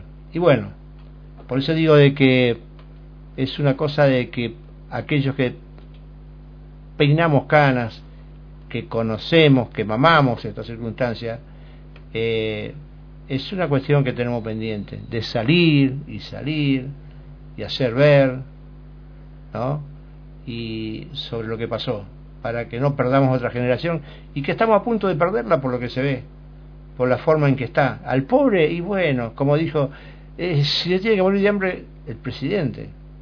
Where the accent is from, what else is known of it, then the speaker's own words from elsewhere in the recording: Clorinda, Formosa, Argentina; yo soy de Clorinda. Cuéntemelo a mí, que yo nací en Clorinda, provincia de Formosa.